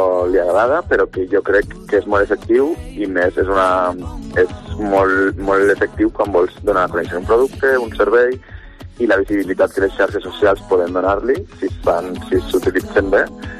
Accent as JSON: {"language": "Catalan", "town": "Vinaròs", "region": "Valencian Community", "country": "Spain", "said": "fa anys que vaig anar-me de Vinaròs, però continuo anant. Els pares estan allí, els meus amics estan a Vinaròs i intento tornar sempre que puc a Vinaròs"}